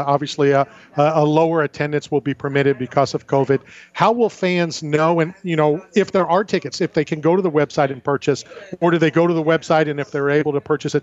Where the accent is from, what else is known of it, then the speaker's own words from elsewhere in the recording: St. Petersburg, Florida, United States; also born or lived in Philadelphia; as a Floridian, yes, I was born in the Northeast in Philadelphia, and I always say I'm born in Philadelphia, but grew up my whole life in St. Pete and in the state of Florida.